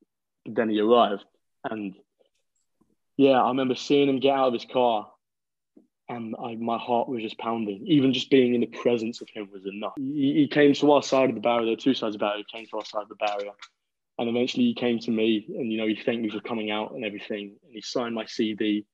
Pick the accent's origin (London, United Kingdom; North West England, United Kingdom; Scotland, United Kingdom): London, United Kingdom; I'm currently 19 years old. I'm born and raised in London, although right now I'm currently studying at university in Liverpool.